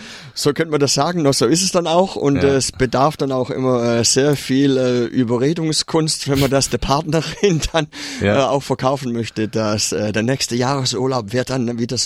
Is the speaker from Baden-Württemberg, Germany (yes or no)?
yes; Bempflingen, Baden-Württemberg, Germany; komme aus Baden-Württemberg, aufgewachsen in Bempfling. Das liegt so in der Nähe von Metzingen, Reutlingen, zwischen Tübingen und Stuttgart, könnte man sagen. Aufgewachsen in einem Bayern-München-Haushalt